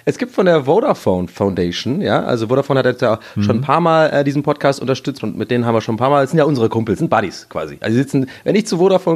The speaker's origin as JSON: {"language": "German", "region": "Berlin", "country": "Germany", "said": "dass ich habe null Bock auf die Nummer gerade als Berliner."}